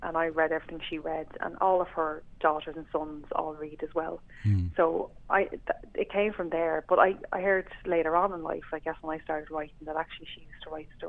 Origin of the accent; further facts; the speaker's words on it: Coolock, Leinster, Ireland; because, you know, I grew up in Coolock.